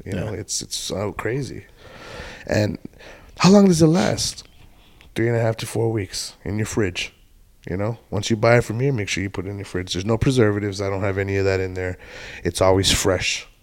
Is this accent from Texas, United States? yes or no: yes; El Paso, Texas, United States; I'm from Texas, originally El Paso, but I'm here, so.